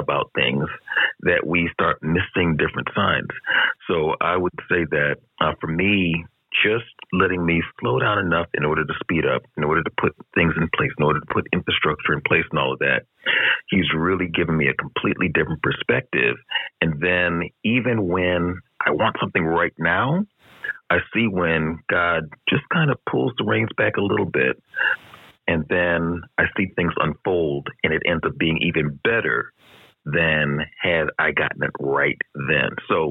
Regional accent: Lakewood, Washington, United States; I'm hailing in from Lakewood, Washington, and I am grateful for being here.

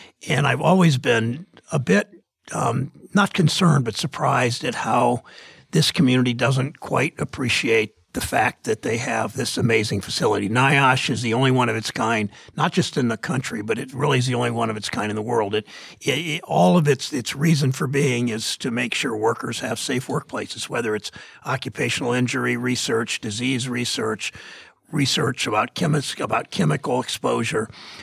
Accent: Mansfield, Ohio, United States; I grew up in Mansfield, and you know, people often leave for job opportunities, leave for school, don't come back

